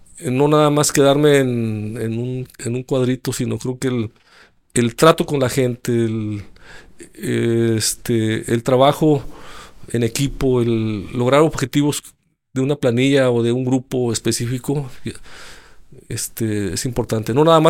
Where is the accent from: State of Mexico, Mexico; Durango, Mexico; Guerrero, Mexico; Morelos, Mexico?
Durango, Mexico; moved away as an adult; now in Monterrey, Mexico; Tuve la oportunidad de venir a Monterrey a estudiar. Yo soy nacido en Durango, soy duranguense. Hice la prepa ahí.